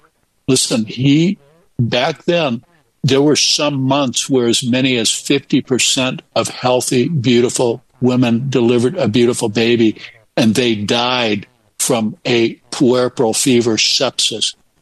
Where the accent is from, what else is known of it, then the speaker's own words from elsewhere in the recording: Ann Arbor, Michigan, United States; because my mother was a labor and delivery nurse at University of Michigan, where I spent some time growing up in Ann Arbor.